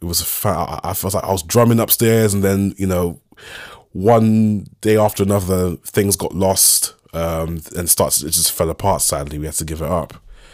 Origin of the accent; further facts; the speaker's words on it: London, United Kingdom; So I was born and raised in the East End of London.